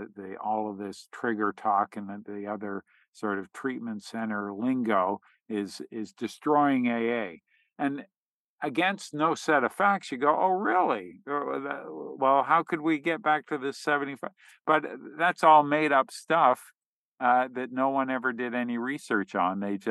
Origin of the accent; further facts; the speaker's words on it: Canada; I'm from Canada, right?